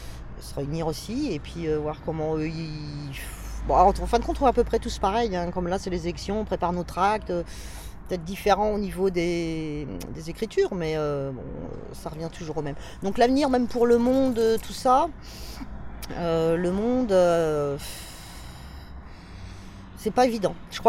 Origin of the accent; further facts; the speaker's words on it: Évreux, Normandy, France; born there; Par contre, je suis née à Évreux, mais mon but, j'ai quand même fait longtemps que j'y pense, c'est de partir d'Évreux.